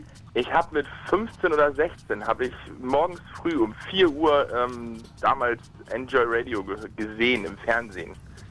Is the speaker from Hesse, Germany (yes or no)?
no; Potsdam, Brandenburg, Germany; Ja, ich komme aus Potsdam